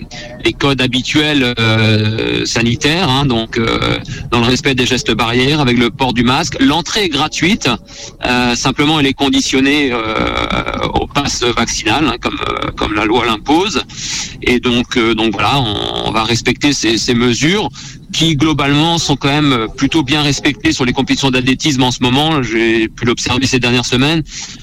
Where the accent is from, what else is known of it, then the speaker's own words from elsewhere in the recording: Saint-Brieuc, Brittany, France; Il va lancer donc chez nous à Saint-Brieuc